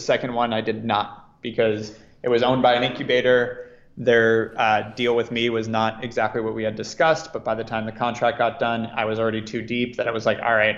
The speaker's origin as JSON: {"language": "English", "town": "Ojai", "region": "California", "country": "United States", "tie": "born or raised there", "also_born_or_lived": "Los Angeles", "said": "Born in LA, moved to Ojai, a small town by Santa Barbara when I was six, went to this awesome but very well called hippie school, so to speak, called Oak Grove School"}